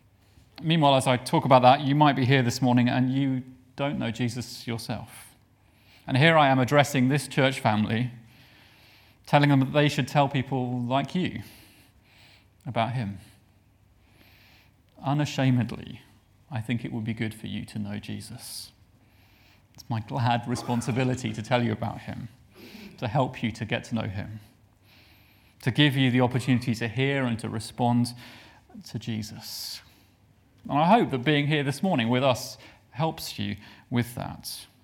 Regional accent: United Kingdom; And we're British, and that means we have a preference for shallow conversation about the weather and things like that.

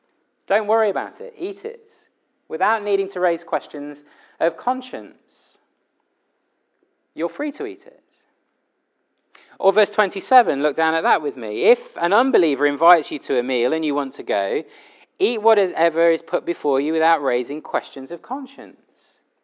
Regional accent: United Kingdom; Now, I have to say, as a British person and someone that likes people liking me, that couldn't be more awkward, could it?

